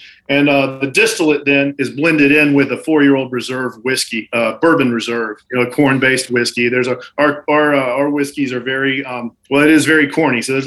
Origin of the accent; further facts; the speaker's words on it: Deep South, United States; And I'm from the Deep South originally. So I grew up cooking, you know, a lot of Louisiana cooking and low country boil and those type of things.